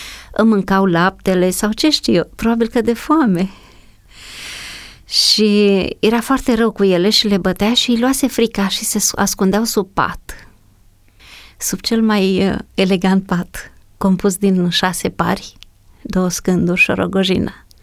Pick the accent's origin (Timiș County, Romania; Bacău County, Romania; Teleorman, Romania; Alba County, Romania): Teleorman, Romania; Zimnicea; born there; M-am născut în Zimnicea Teleorman, în 1959, pe 16 mai, dintr-o familie foarte săracă, extrem de săracă